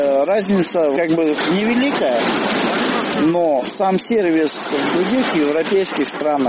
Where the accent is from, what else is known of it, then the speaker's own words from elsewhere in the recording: Far East, Russia; Я с Дальнего Востока приехал.